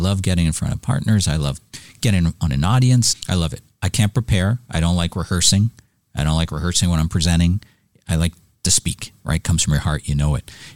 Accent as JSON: {"language": "English", "town": "Toronto", "region": "Ontario", "country": "Canada", "tie": "born or raised there", "said": "I grew up in Canada, in Toronto and Mississauga area eventually."}